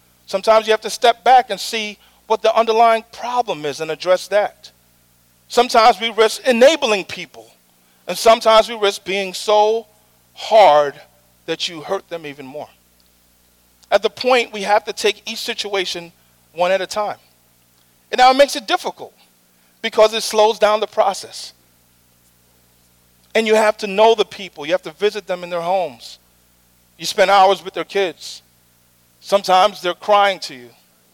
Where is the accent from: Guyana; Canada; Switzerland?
Guyana; born there; I was born in Guyana, South America.